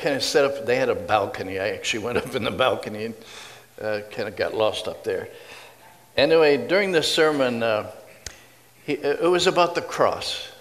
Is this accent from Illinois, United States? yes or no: no; Akron, Ohio, United States; I'm actually an Ellet boy. I'm from Akron. I was born at Akron City General Hospital, or whatever it was called.